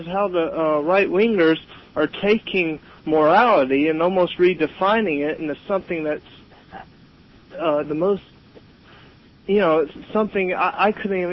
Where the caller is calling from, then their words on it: Dawsonville, Georgia, United States; I'm calling from Dawsonville, Georgia.